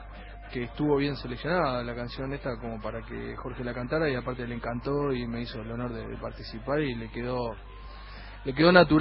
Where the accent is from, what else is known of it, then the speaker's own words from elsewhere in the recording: Uruguay; Es como para un argentino tocar en el Colón, más o menos. O sea, es nuestro Colón